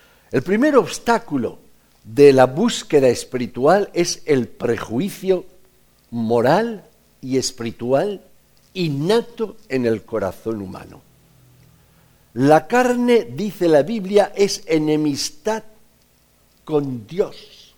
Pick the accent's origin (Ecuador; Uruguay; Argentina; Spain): Spain; Valencian Community; ¿Sabéis que vengo de Valencia, sí o sí?